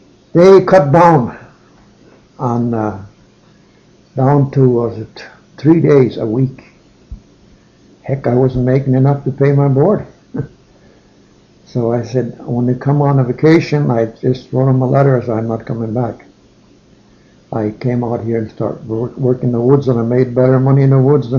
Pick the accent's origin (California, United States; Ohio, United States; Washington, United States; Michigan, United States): Michigan, United States; Ishpeming; also born or lived in North Lake; Well, I was born in North Lake. And about a year, I think it was about a year old when we moved to West Ishpeming.